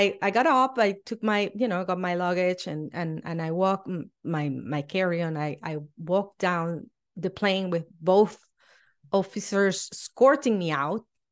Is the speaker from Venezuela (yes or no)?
yes; Venezuela; English is a second language; moved away as an adult; now in United States; And I am originally from Venezuela, and I moved to the United States in 2005.